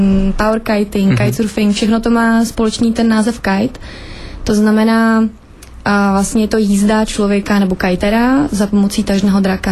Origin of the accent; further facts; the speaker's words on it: Kroměříž, Zlín Region, Czechia; now in Ostrava, Czechia; Jsem si z Ostravy teď, ale původně teda z Ostravy nejsem, jsem tady krátce.